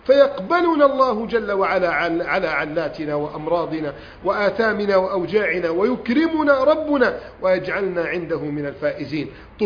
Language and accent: Arabic; Egypt; اللهم احفظ بلدنا مصر من كيد الكائدين وحقد الحاقدين وفساد المفسدين.